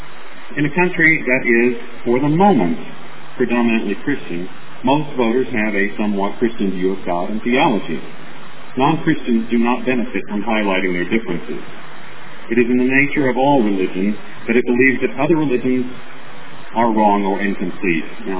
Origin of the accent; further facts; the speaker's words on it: United States; as an American rationalist, I am frightened by what I see in today's political landscape.